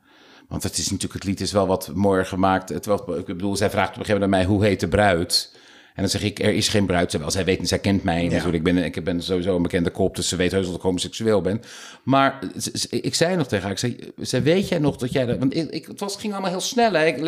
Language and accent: Dutch; Capelle aan de IJssel, South Holland, Netherlands; Ik ben opgetogen in, opgegroeid in Capelle aan de IJssel.